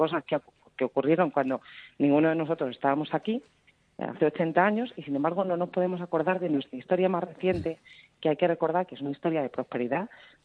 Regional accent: Madrid, Community of Madrid, Spain; yo fui de las que asistí como tantos madrileños con todos mis amigos, que hicimos ese trayecto hasta la Puerta del Sol.

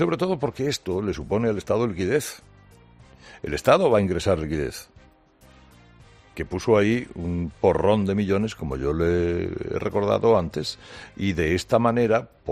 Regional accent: Seville, Andalusia, Spain; Yo soy ciudadano de Sevilla, pero quiero votar.

